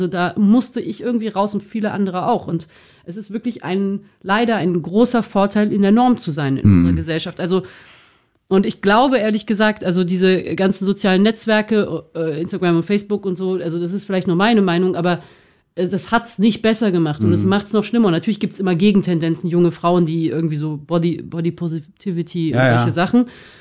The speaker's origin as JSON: {"language": "German", "town": "Bonn", "region": "North Rhine-Westphalia", "country": "Germany", "said": "wir kommen beide aus Bonn"}